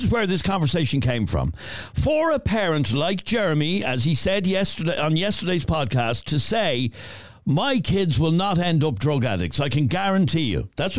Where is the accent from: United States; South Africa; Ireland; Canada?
Ireland; Crumlin, Leinster; now in Australia; I was originally from Crumlin. I live in Australia. Australia with my kids that were born here.